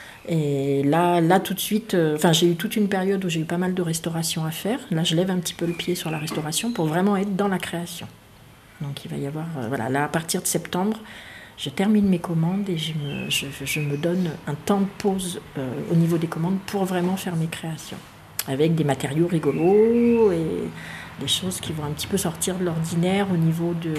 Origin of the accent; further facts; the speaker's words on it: Provence-Alpes-Côte d'Azur, France; moi, j'ai grandi dans le Var. La vie m'a amenée à Paris, où je travaillais en plein centre-ville de Paris